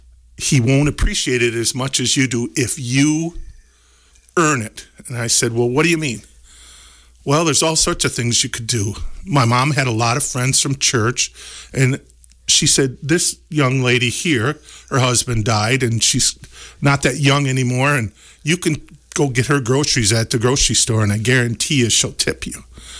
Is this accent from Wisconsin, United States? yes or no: yes; Gays Mills, Wisconsin, United States; also born or lived in Germany; That was my hometown. Correct. Mm-hmm. Gaze Mills.